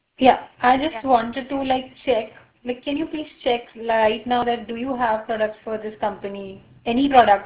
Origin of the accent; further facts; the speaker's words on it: India; Yeah, I'm from India.